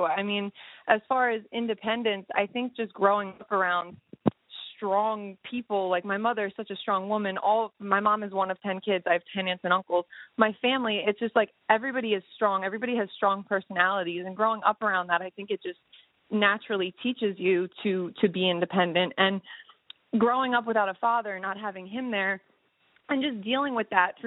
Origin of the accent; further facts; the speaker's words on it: Pennsylvania, United States; I was about 2 years old when we moved to Pennsylvania.